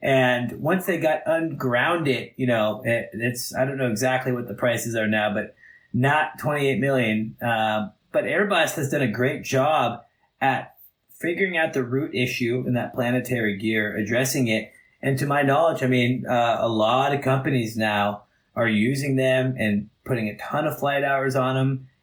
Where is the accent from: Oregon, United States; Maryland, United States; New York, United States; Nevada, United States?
Oregon, United States; since I was from Oregon and loved living in Oregon.